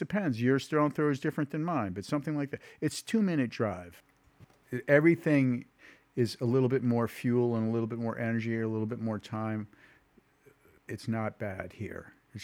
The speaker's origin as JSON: {"language": "English", "town": "Bronx", "region": "New York", "country": "United States", "tie": "born or raised there", "also_born_or_lived": "Manhattan", "said": "I was born in Manhattan and raised, grew up from a child in the Bronx."}